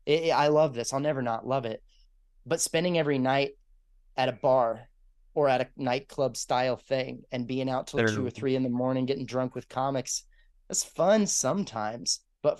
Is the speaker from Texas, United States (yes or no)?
yes; Texas, United States; So I mean, I grew up in Texas. I have a very conservative family, but I have very progressive minded parents most part.